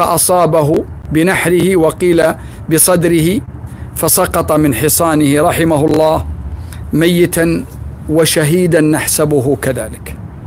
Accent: Kuwait; أن يحفظ بلادنا الكويت من كل مكروه

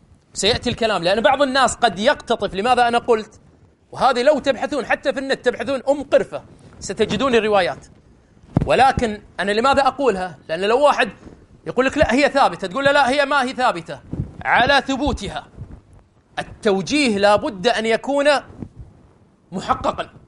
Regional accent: Kuwait; مو يقولون عندنا بالكويت زوارة

